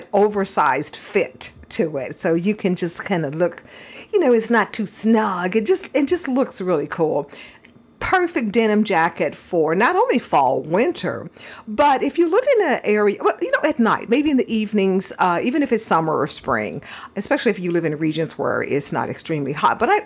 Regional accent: Texas, United States; because I'm originally from Texas, and so I love denim and fringe and all

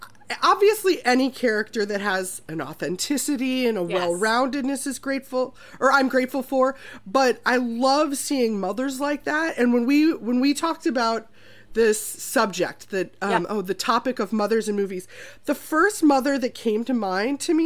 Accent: Minnesota, United States; And I'm also from Minnesota, which is where Diablo Cody lived a lot of her life

